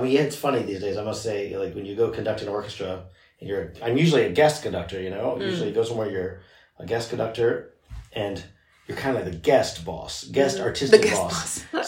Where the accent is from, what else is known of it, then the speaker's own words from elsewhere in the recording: Houston, Texas, United States; also born or lived in New York City; now in Berlin, Germany; I grew up in Houston, but I had a long time in New York City before I came to Germany, before I came to Berlin.